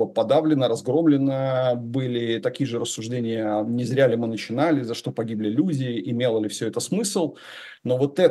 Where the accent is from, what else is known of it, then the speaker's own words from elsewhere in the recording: Belarus; И не знаю, как остальные белорусы, а я по-прежнему держу бутылку шампанского на этот день.